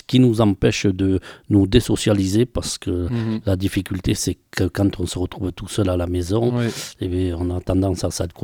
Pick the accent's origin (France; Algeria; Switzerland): France; Dax, Nouvelle-Aquitaine; born there; je suis né à Dax et jeune déjà entre potes, on s'alcoolisait.